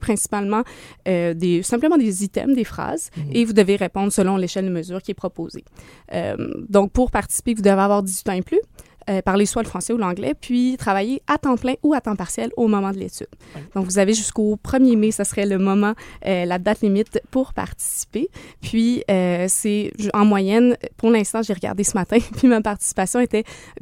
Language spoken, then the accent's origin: French; Quebec, Canada; Je suis originaire du Lac-Léthune dans la municipalité de Mont-Cyr-Fléthune. Donc, je suis d'ici.